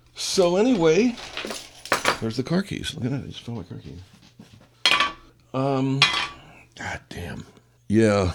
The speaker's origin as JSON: {"language": "English", "region": "North Dakota", "country": "United States", "said": "that's because I come from North Dakota."}